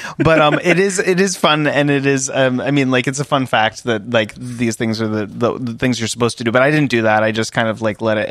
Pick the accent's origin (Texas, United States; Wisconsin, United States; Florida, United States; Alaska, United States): Florida, United States; I was raised in Florida from much of my life